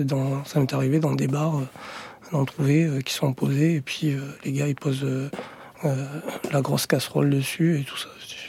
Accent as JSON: {"language": "French", "country": "France", "tie": "born there", "said": "Moi, je suis né en France. Je me sens français."}